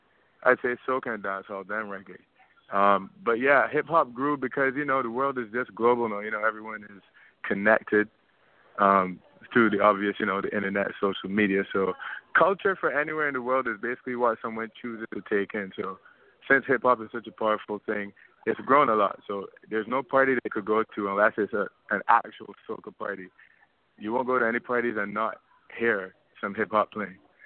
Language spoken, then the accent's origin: English; Barbados; now in Toronto, California, United States; I am a hip hop artist, born and bred in Barbados.